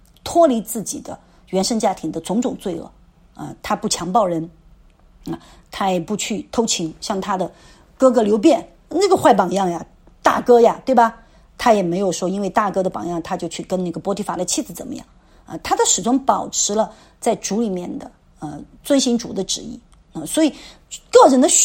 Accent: China; 按照我们中国人的说法大妈二妈

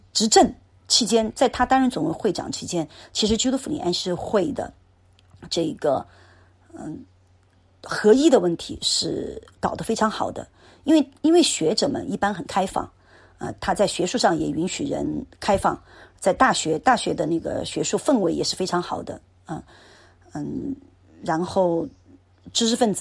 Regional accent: China; 所以，我本来啊，其实因为我来自于中国啊

